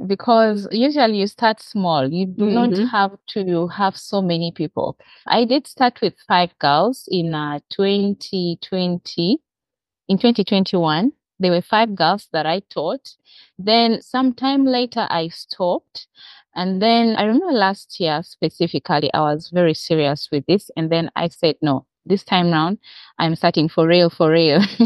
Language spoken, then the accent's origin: English; Uganda; I am born and raised in Uganda.